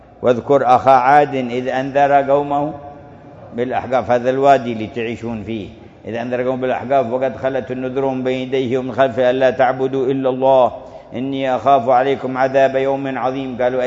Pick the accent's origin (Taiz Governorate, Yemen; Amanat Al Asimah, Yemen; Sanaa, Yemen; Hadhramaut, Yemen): Hadhramaut, Yemen; وعندنا في حضرموت في شعبان زيارة النبي